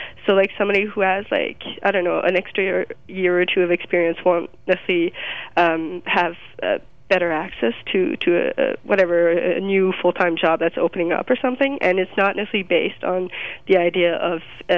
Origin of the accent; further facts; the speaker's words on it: Jonquière, Quebec, Canada; English is a second language; Yeah, my hometown is definitely one of the towns with the highest, not necessarily unemployment, amid chômage. Shoot, what's that term in English?